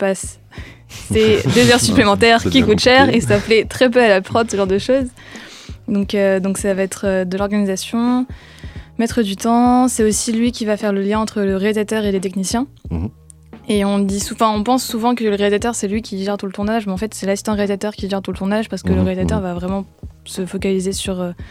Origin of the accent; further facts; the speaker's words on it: Paris, Île-de-France, France; Enchantée, je viens de Paris. J'ai fait une licence de cinéma à Paris.